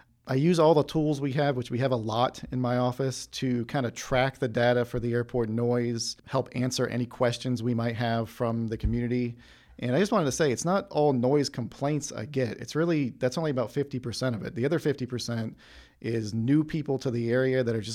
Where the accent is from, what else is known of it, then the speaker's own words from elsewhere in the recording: Raleigh, North Carolina, United States; So I was actually born and raised in Raleigh.